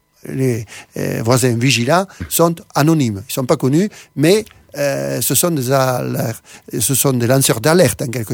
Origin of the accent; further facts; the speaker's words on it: Albi, Occitanie, France; Savez-vous, par exemple, que moi, je suis d'Albi, de temps en temps, je vais à Albi.